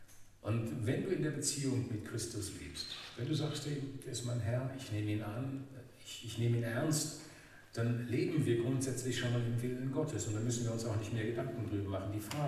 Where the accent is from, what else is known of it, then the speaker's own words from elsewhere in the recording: Hesse, Germany; now in Austria; komme jetzt seit 2001 aus Österreich. Vorher bin ich in der Nähe von Kassel aufgewachsen.